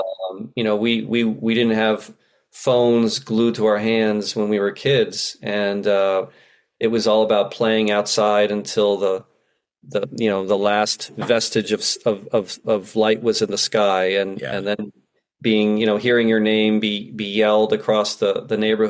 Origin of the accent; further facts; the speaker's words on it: Florida, United States; there was a little bit of a Huck Finn magic to growing up in South Florida for sure.